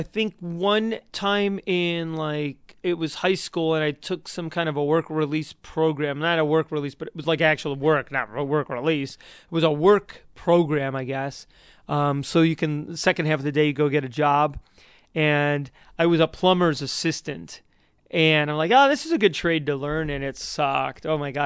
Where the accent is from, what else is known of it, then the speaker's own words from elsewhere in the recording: Chicago, Illinois, United States; And I'm from Chicago, so you'd be outside in warm weather.